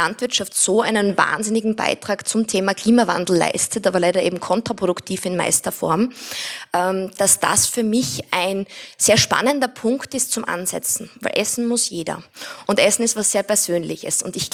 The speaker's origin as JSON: {"language": "German", "region": "Styria", "country": "Austria", "tie": "born or raised there", "said": "Ich bin selbst in der Steiermark am Land aufgewachsen"}